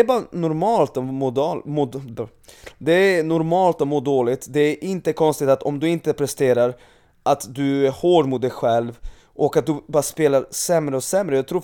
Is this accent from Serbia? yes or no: yes; Serbia; Jag född och uppvuxen i Serbien.